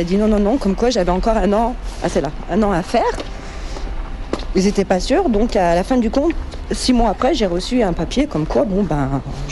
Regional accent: Oullins, Auvergne-Rhône-Alpes, France; Moi je suis né à Oulin, moi. J'ai grandi un petit peu à Oulin, et puis après, je suis allé un petit peu de partout, voilà.

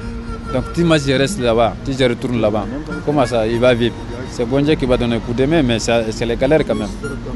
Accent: Gambia; Moi, je viens de Gambie.

